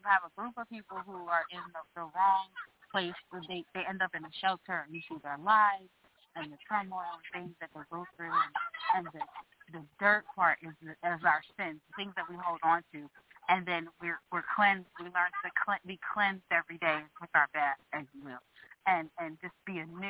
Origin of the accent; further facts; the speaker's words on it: Delaware, United States; I'm a Delawarean, born and raised in Delaware.